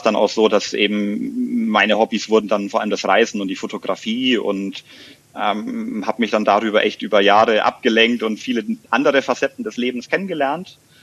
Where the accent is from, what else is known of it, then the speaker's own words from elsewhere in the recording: Bayreuth, Bavaria, Germany; born there; now in Munich, Germany; bin 36 Jahre alt, gebürtig aus Bayreuth im schönen Oberfranken. Auch näher bekannt als die Geburtsstadt von Anne Haug, und lebe seit 2010 in München